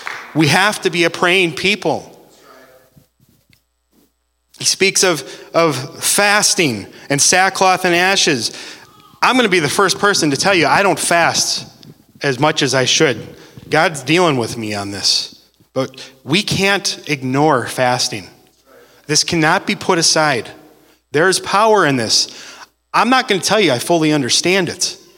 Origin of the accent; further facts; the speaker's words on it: United States; I am an American. You are an American.